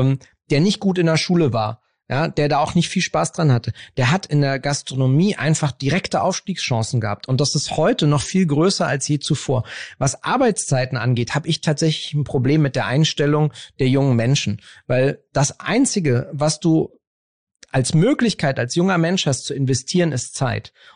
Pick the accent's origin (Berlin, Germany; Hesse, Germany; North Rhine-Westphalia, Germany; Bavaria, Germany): Berlin, Germany; Ich bin ja in Kreuzberg aufgewachsen.